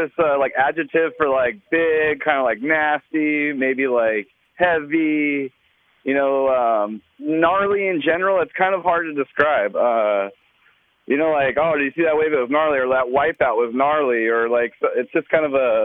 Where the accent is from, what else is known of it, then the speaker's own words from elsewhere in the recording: Imperial Beach, California, United States; I'm from Imperial Beach, California.